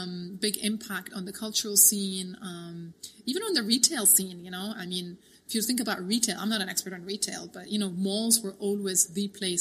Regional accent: Dubai, United Arab Emirates; I grew up in Dubai. I grew up in a city that has no culture.

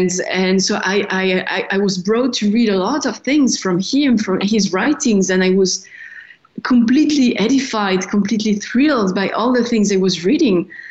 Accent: Paris, Île-de-France, France; And so I was not really a practicing Catholic back then. It was all new for me. I came from Paris. It was a different culture.

